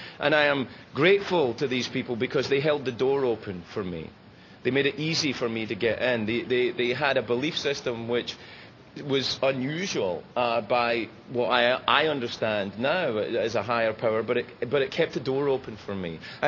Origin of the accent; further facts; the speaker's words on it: Glasgow, Scotland, United Kingdom; I was scared going to AA meetings in my hometown. And I went to the, if you're ever in Glasgow, go to the South Side meeting on a Wednesday night.